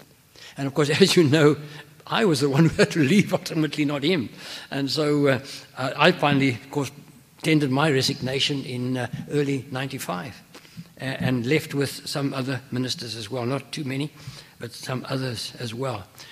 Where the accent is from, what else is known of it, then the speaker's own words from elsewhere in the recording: South Africa; as I went back to my home country, South Africa